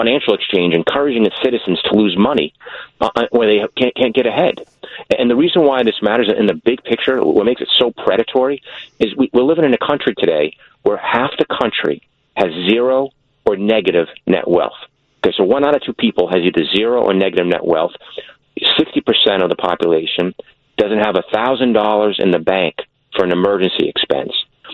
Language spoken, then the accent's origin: English; Massachusetts, United States; I'm from Massachusetts originally. You know, the state lottery was like the paint on the wall. You know, it was just there. I grew up with it.